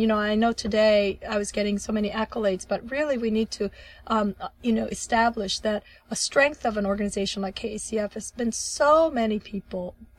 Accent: Washington, D.C., United States; things are so much better than when I was growing up in the suburbs of Washington, D.C. as sort of the only Asian kid I remember

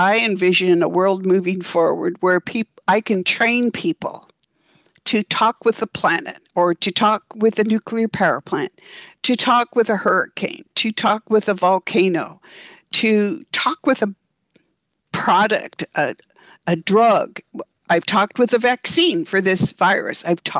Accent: Oregon, United States; now in Seattle, United States; The area I grew up in Oregon burned down. Everything I knew as a kid is gone.

